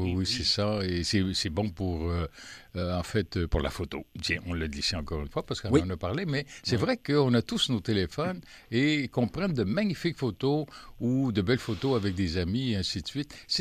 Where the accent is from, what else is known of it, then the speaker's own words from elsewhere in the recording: Ottawa, Ontario, Canada; moi je suis d'Ottawa